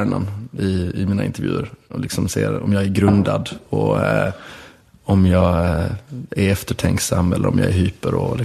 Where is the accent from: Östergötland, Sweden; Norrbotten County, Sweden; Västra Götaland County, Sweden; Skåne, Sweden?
Skåne, Sweden; Lund; accent: Lund dialect mixed with Gothenburg; För att jag har en väldigt lundensisk dialekt blandat med göteborgska.